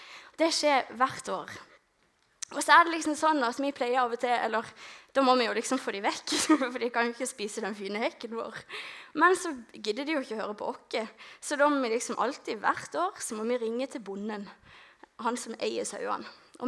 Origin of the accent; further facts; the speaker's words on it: Lista, Agder, Norway; Jeg kommer fra Lista, og mitt hus, nå vet jeg, klarer jeg å... Åh, det huset der, det det huset jeg har vokst opp i. Og som dere ser, så det litt landlig. Det litt jord og sånn, og det litt sjø.